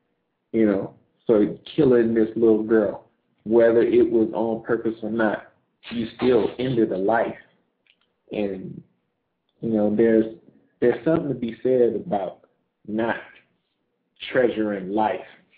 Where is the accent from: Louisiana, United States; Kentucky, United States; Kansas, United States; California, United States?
Louisiana, United States; New Orleans; In New Orleans, my hometown. She was shot in the neck by some stray bullets.